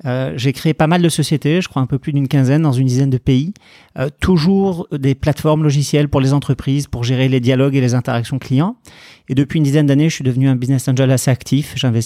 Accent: Saint-Paul-de-Vence, Provence-Alpes-Côte d'Azur, France; also born or lived in Marseille; Je suis né à Marseille. J'ai grandi dans un très joli village qui s'appelle Saint-Paul-de-Vence, dans les Alpes-Maritimes.

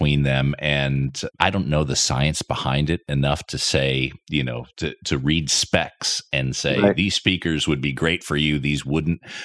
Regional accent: California, United States; I'm from California originally.

